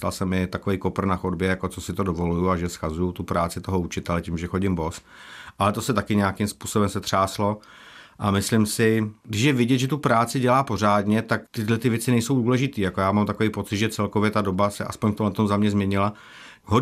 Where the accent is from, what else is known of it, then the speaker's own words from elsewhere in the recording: Přešťovice, South Bohemian Region, Czechia; also born or lived in Strakonice; Já jsem se narodil ve Strakonicích. Vyrůstal jsem v Přešťovicích, což je taková mini vesnice kud od Strakonic.